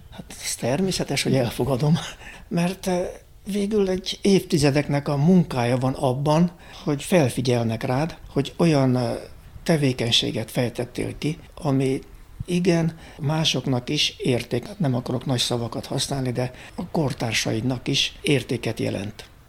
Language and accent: Hungarian; Târgu Mureș, Mureș County, Romania; minket Marosvásárhelyeket nem kérdeztek meg a II. Világháború után, hogy hova akarunk tartozni.